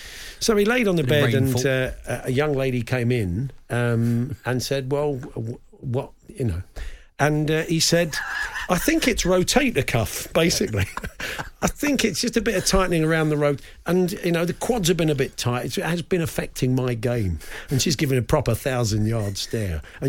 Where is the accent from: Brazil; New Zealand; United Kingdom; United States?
United Kingdom; West Midlands; as a 9-year-old growing up in Warwickshire in the 1980s, we had Gladstone Small come into our school one day to tell us what it was like to play for Warwickshire in England.